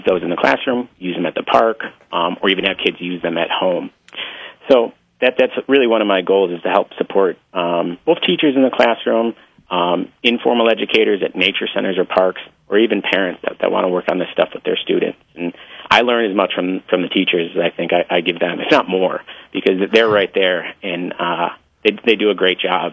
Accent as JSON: {"language": "English", "town": "Dunkirk", "region": "New York", "country": "United States", "tie": "born or raised there", "moved": "yes", "said": "when I was growing up in Dunkirk, going to the Point and Wright Park, it was right there."}